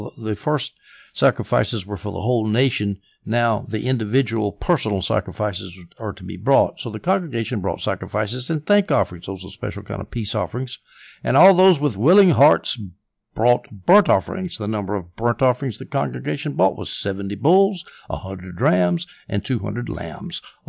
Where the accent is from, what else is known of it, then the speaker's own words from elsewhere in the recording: Sumter, South Carolina, United States; And he's still in my hometown in Sumter, South Carolina.